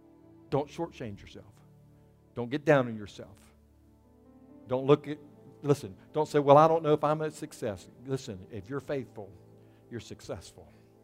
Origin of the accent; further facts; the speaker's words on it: Florida, United States; And I grew up in Florida, and I never did surf, but I know guys that did, and there's this thing called hang 10.